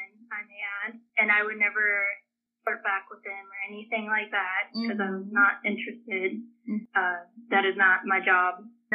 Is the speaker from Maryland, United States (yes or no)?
no; Franklin, Tennessee, United States; born there; Well, I was born in Franklin, Tennessee.